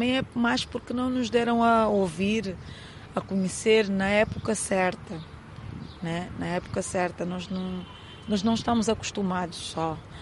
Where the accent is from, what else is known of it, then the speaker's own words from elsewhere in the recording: Luanda, Angola; Bairro Azul, nasci e cresci no Bairro Azul.